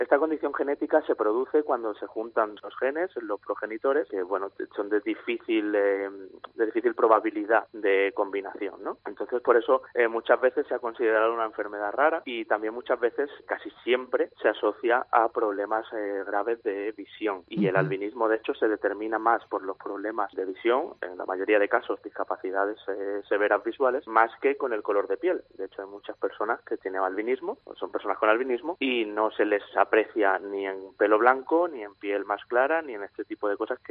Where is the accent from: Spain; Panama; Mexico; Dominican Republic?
Spain; un occidental como yo, que soy español